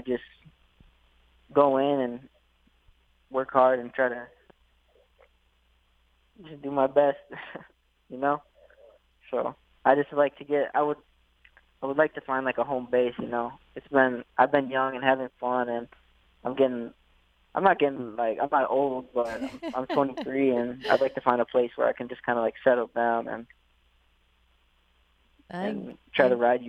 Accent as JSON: {"language": "English", "region": "Minnesota", "country": "United States", "tie": "born or raised there", "said": "I grew up playing sports. I grew up in Minnesota. Just a little background on me. My father, he was born and raised in Peru, and he came here when he was 19 years old to America."}